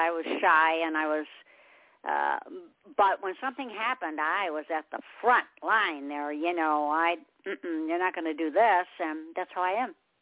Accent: Michigan, United States; now in South Carolina, United States; I'm from Michigan, and I hated it, just hated it. And now, of course, everybody knows I'm in South Carolina.

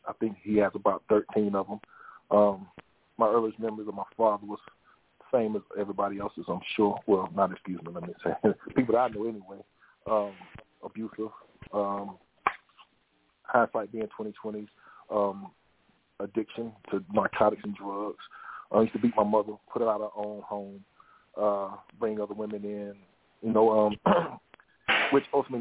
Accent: Augusta, Georgia, United States; now in Asheville, United States; That was Damon that was just speaking. Asheville native. I came here from Augusta, Georgia, from outside of Augusta, small town. One bank, one grocery store.

